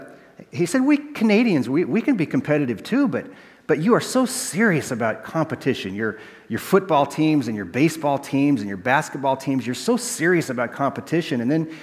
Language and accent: English; United States; I mean, I'm an American.